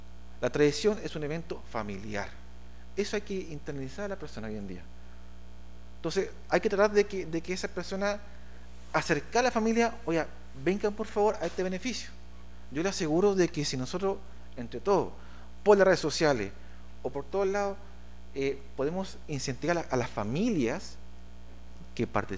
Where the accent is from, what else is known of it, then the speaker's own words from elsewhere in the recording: Rancagua, O'Higgins, Chile; yo vengo de Rancagua, y Rancagua es una ciudad de campo, tal como Talca, tal como séptima región, son iguales.